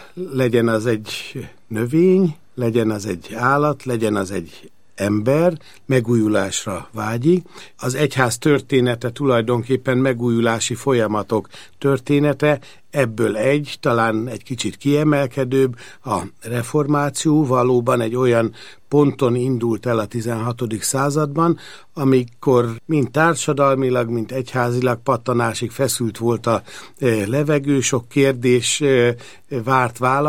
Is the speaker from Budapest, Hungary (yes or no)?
yes; Budapest, Hungary; Én Budapesten a Deák téri templom tövében nőttem fel, édesapám közel 4 évtizeden át ott volt evangélikus lelkész